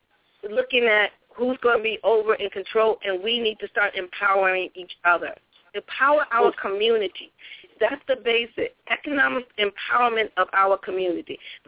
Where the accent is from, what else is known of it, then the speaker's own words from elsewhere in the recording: United States; Now it is the time, as American people, as people, period, to start doing action.